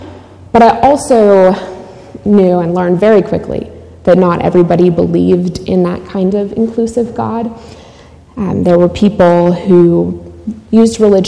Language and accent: English; Pittsburgh, Pennsylvania, United States; So I grew up in Pittsburgh, and I grew up going to an English-speaking church in the mornings and the Ukrainian Baptist Church in Dormont, where my dad was a pastor, in the afternoons.